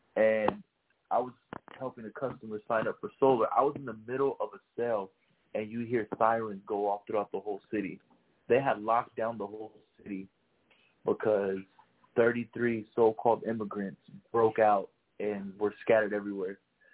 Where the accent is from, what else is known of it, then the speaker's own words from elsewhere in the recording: San Antonio, Texas, United States; And so I tell them, like, I'm from San Antonio.